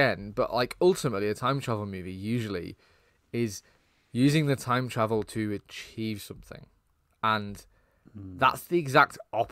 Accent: United Kingdom; because I am British and over 20

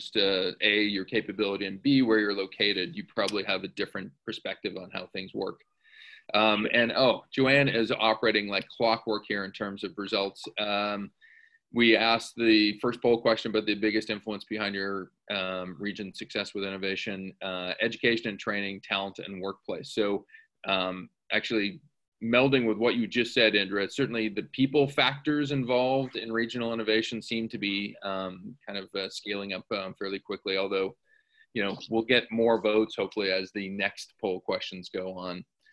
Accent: Canada; particularly as a Canadian as well

